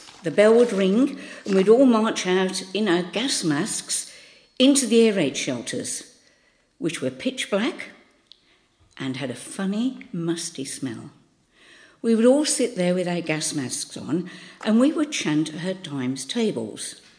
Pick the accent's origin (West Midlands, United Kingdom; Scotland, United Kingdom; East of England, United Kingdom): West Midlands, United Kingdom; Birmingham; I was born in Aston, Birmingham. Aston was a part of Birmingham that was the slum area.